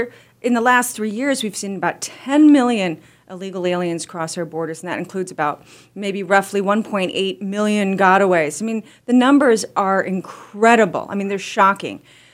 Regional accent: Iowa, United States; always love my Midwesterners, as I'm from Iowa.

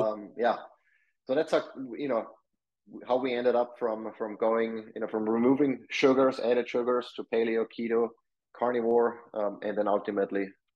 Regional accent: Austria; we had like a lot of pasta and those kind of things that I grew up with in Austria.

